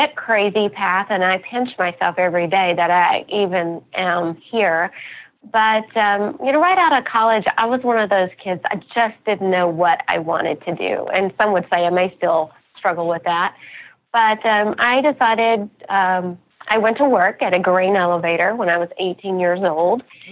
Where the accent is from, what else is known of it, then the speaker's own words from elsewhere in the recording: Portland, Arkansas, United States; I did, in Southeast Arkansas. And my hometown is Portland, Arkansas, which I think the population now is slightly over 400 people.